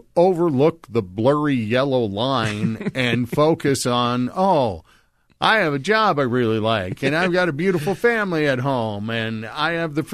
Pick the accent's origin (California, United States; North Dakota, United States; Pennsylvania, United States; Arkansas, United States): North Dakota, United States; I know where I grew up in North Dakota, you know, kids all had gun racks in the back of their trucks.